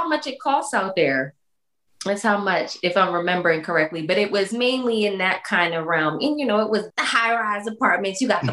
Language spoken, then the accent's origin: English; Delaware, United States; Yeah, so I'm originally from Delaware. I went to college at Old Dominion University in Norfolk, Virginia.